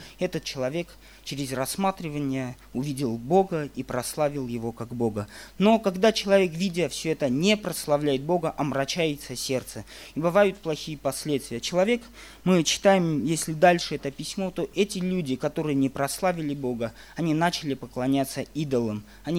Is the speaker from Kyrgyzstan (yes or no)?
no; Armenia; Я работаю недалеко от столицы Армении, Еревана, я сам из Армении. И там такое место, там можно сказать, дачное такое место, красивое место.